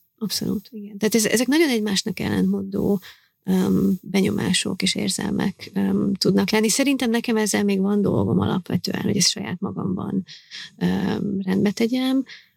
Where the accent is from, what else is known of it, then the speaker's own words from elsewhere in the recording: Hungary; Hiszen ott nőttem fel, Magyarországon születtem, az édesapámmal is magyarul beszélünk egymás között. Nagyon büszke vagyok a magyarságomra.